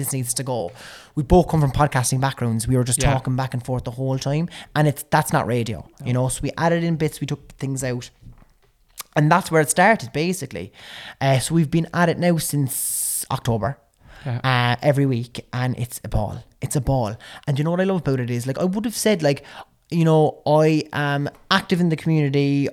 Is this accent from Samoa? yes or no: no; Cork, Munster, Ireland; accent: Cork; I like charge up my Cork accent before I go in there.